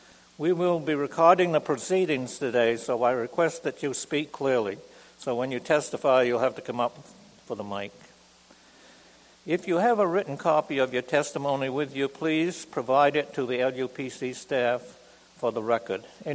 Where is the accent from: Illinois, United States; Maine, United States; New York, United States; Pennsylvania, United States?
Maine, United States; And I'm from Piscataquis County.